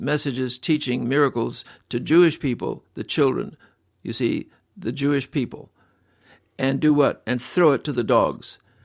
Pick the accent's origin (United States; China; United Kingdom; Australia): China; I was raised in China as a boy.